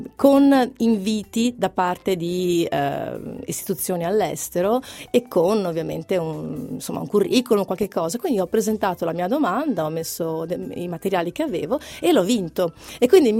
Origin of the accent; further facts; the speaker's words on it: Fontaniva, Veneto, Italy; born there; mi trovavo nel paesello dove sono nata, a Fontaniva